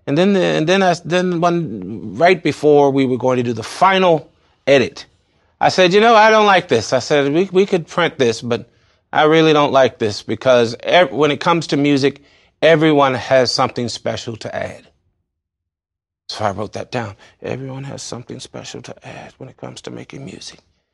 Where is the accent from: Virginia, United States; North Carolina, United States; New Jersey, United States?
Virginia, United States; Lightfoot; I grew up down on Richmond Road way back when there was nothing there. I really did. I grew up in Lightfoot.